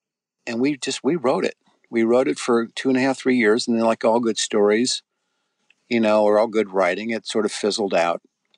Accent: Ireland; I'm an Irish guy

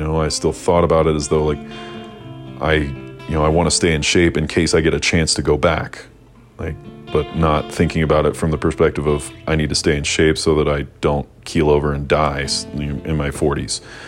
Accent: Nashville, Tennessee, United States; also born or lived in Denver / Savannah; Like, I moved from Denver back to Nashville, where I'm from, then to Savannah, Georgia, then back to Denver.

